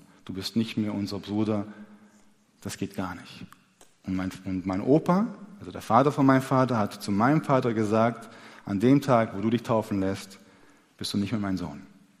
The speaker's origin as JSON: {"language": "German", "town": "Stuttgart", "region": "Baden-Württemberg", "country": "Germany", "said": "Nur weil ich aus Stuttgart komme, bin ich auch kein gebürtiger Schwabe. Dem einen oder dem anderen von euch ist es aufgefallen. Anhand meines Nachnamens sollte das klar sein. Meine Eltern kommen aus dem ehemaligen Jugoslawien, heute Serbien, so in der Nähe von Novi Sad."}